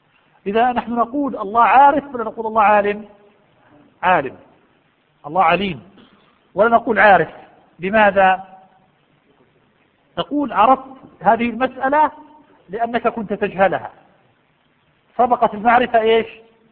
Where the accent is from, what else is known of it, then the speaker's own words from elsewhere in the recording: Jordan; موجودة عندنا في الأردن